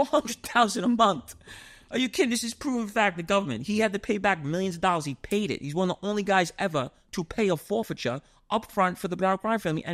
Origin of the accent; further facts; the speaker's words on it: New York, United States; But yeah, everyone knows I'm from New York most of the time when I talk, or Boston. Please don't say Boston.